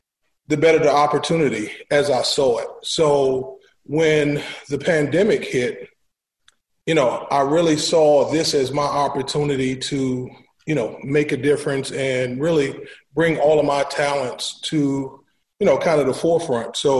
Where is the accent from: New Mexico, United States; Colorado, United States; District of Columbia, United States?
District of Columbia, United States; Washington; native of Washington, D.C., born and raised in Southeast, always wanted to provide a service to the world.